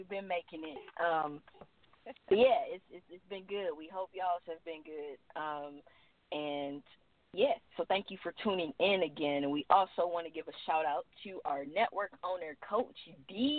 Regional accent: Detroit, Michigan, United States; She is from my hometown, Detroit, Michigan, my hometown, my old stomping ground.

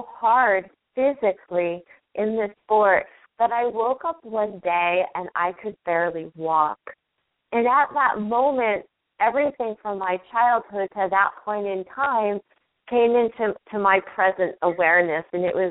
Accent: Connecticut, United States; born there; I was actually born in Connecticut. I was born on the East Coast, and I spent my summers on the farm in Maine where half my family lived.

